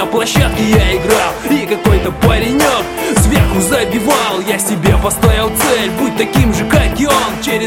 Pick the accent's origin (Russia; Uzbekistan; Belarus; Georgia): Russia; Perm, Perm Krai; born there; простой обычный парень. Я родился здесь, в Перми